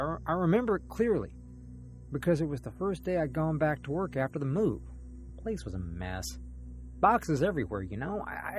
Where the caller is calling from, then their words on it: Kentucky, United States; I'm calling from Southern Kentucky.